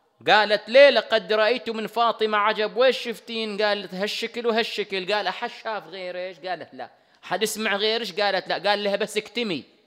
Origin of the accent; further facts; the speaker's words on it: Bahrain; المعتمدة عندنا في البحرين